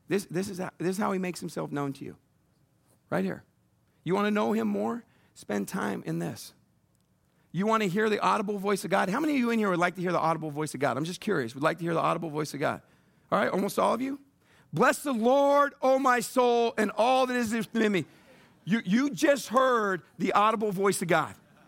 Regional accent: San Diego, California, United States; now in Missouri, United States; And I grew up in San Diego. I'll take the hillbillies.

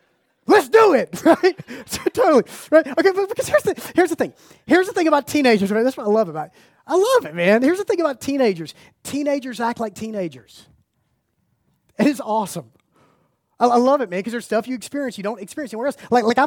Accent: Macon, Georgia, United States; I was like, bro, I'm from Macon. I heard a cow tipping. I never heard a star tipping.

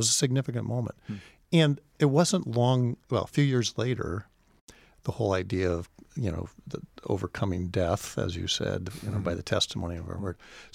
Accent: Washington, United States; I'm mostly Washingtonian.

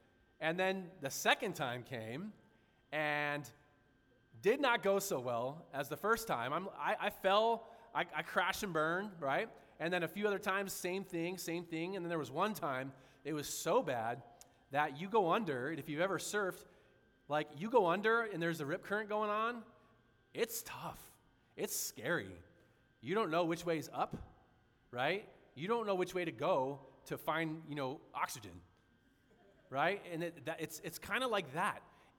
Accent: San Diego, California, United States; You know, I grew up in San Diego. My wife and I met there. Did ministry for a while, then we moved to Northern Nevada about almost 11 years ago.

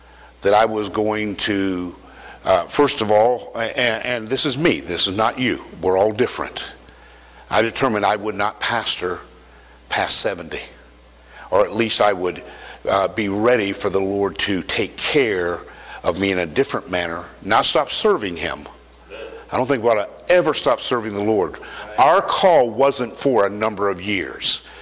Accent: Podoc, Colorado, United States; from Podoc, Colorado

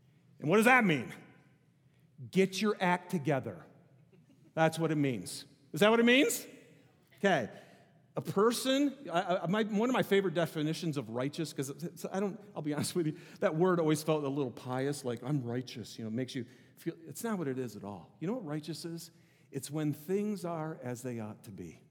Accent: Michigan, United States; When I was in seminary in California, so I'm from Michigan originally, and I was all the way out in California doing my master's

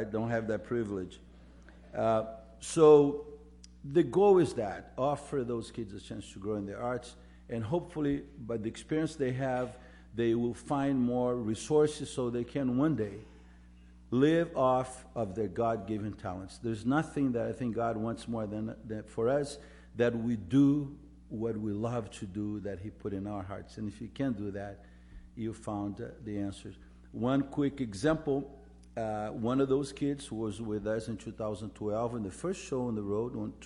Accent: Brazil; I'm originally from Brazil, my wife's from Portugal

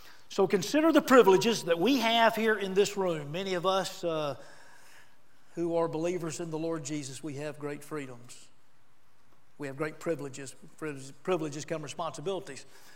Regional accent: Auburn, Alabama, United States; I love living in Auburn, Alabama. Lee County, Alabama. I love living right here. And I tell you, go around and tell people I'm from Auburn.

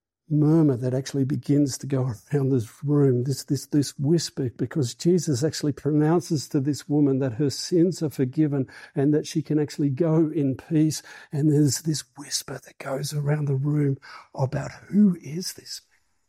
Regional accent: Tasmania, Australia; Like I grew up in Tasmania.

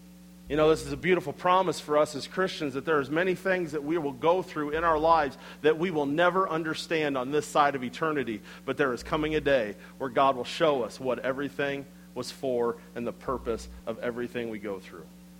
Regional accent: Iowa, United States; while growing up in Iowa, I have no concept of what it means to be a farmer.

